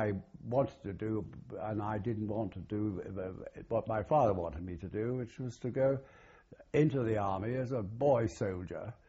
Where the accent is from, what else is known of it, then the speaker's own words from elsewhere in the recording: India; born there; also born or lived in England; I've always used the fact that I was born in India as being one of the reasons why I'm so well uneducated.